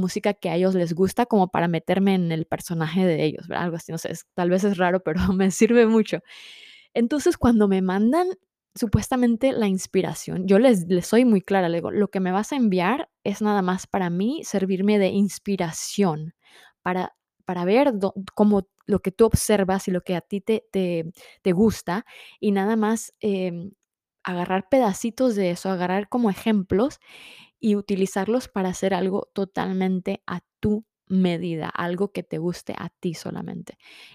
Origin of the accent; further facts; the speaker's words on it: Nicaragua; Somos nicaragüenses. Tenemos una dieta muy distinta.